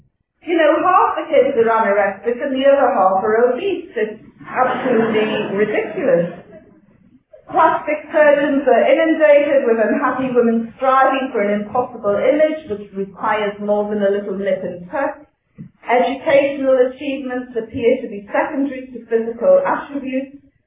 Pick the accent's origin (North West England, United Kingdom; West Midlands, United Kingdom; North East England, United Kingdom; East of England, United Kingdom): North East England, United Kingdom; Newcastle; I come from Newcastle, and if a woman did that up in Newcastle